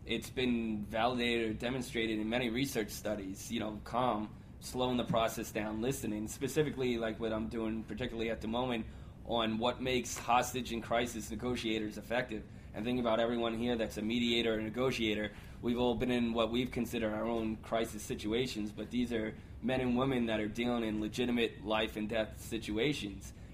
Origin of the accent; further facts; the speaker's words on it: New York, United States; And again, I'm from New York. I've traveled a lot. I know I speak really fast.